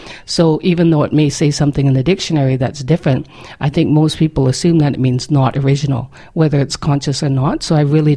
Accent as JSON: {"language": "English", "region": "West Coast", "country": "Canada", "said": "Everyone thinks, I'm from the West Coast, so we have very unique culture, and everybody thinks, you know, we're all, you know, Plains Indians, and we wander across the plains."}